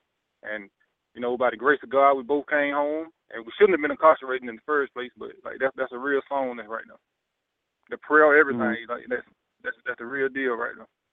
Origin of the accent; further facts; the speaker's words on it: Georgia, United States; I'm actually from Georgia, from South Georgia.